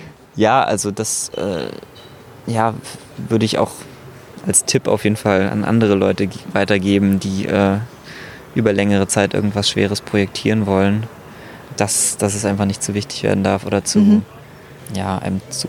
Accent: Berlin, Germany; Und ich als Berliner

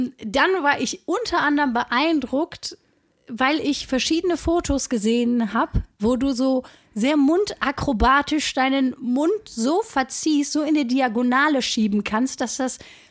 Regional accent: Essen, North Rhine-Westphalia, Germany; ich bin in Altenessen aufgewachsen.

